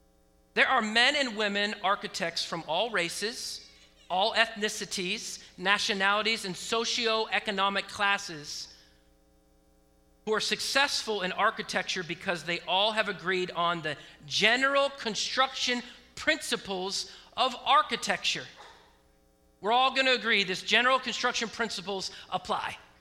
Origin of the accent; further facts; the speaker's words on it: Oregon, United States; Now, I grew up in Oregon, very liberal, and I grew up in the public school system.